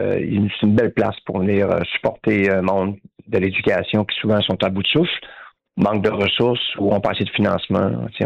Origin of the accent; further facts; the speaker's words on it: Saguenay, Quebec, Canada; parce que je n'étais pas de Québec, je suis du Saguenay.